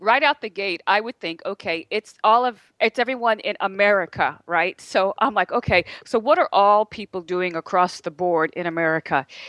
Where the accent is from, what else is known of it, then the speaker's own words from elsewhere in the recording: New Jersey, United States; You know, speaking of that, I grew up in South Jersey on 5 acres, and I remember there was an open field across the street